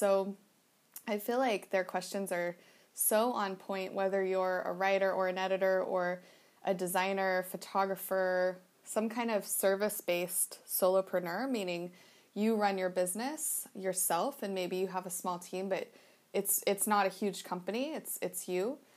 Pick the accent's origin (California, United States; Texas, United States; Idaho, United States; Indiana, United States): Idaho, United States; Boise; now in Thailand; We're leaving Thailand in a couple months and heading back to my hometown of Idaho, Boise, Idaho, for about 4 months